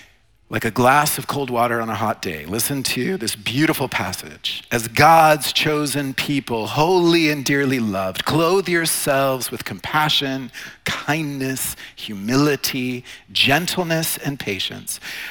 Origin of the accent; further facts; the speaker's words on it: Oklahoma, United States; because I hope I'm a good representative of my home state. You know, I don't know what you think of the state of Oklahoma or people from Oklahoma, but I'm assuming that you don't know many of us.